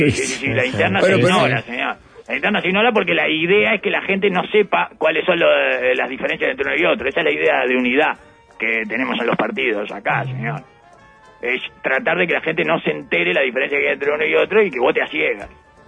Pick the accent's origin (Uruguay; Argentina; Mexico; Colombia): Uruguay; En el que podemos decidir como uruguayos